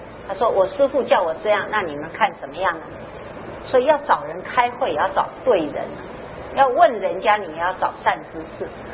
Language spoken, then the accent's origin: Chinese; China; 我们中国人很奇怪，人死了要请客吃饭的